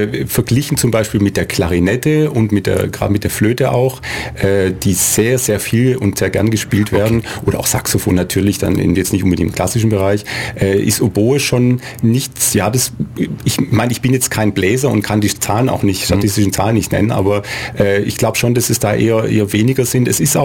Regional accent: Winnenden, Baden-Württemberg, Germany; Und dann hatte ich einen sehr findigen Musikschulleiter in Winnenden, wo ich herkomme.

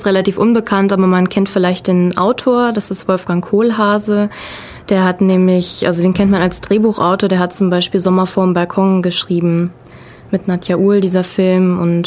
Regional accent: Göttingen, Lower Saxony, Germany; Nee, ich komme aus Göttingen.

